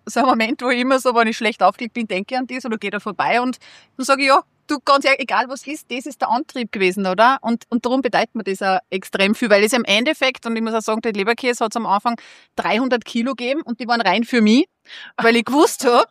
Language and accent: German; Austria; ich komme nicht aus Wien, man hört es im Dialekt, aber wenn man mich nicht sieht, verrat sofort, wie ich rede. Ich komme am Land